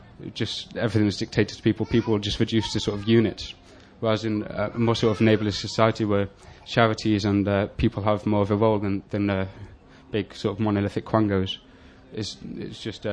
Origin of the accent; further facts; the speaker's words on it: Liverpool, North West England, United Kingdom; Well, I'm a Scouser, and I'm young, and I'm Christian.